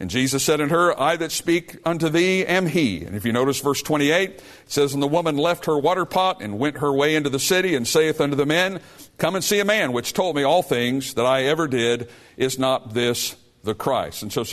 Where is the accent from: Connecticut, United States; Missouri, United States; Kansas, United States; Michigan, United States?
Missouri, United States; Now, I'm from Missouri, so you can amen there.